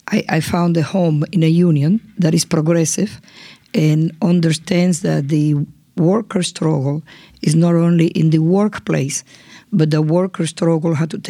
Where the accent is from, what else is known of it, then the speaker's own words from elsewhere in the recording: Dominican Republic; And now, for me, especially, I'm an immigrant. I come from the Dominican Republic.